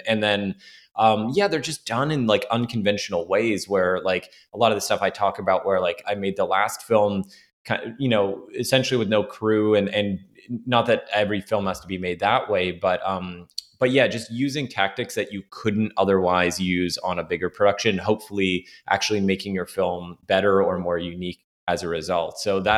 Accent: Toronto, Ontario, Canada; I grew up in Toronto

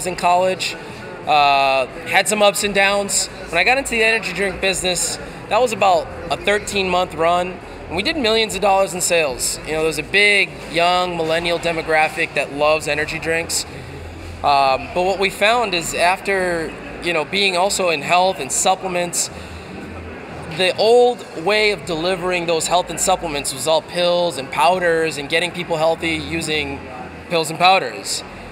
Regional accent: Boston, Massachusetts, United States; I'm from Boston, Massachusetts.

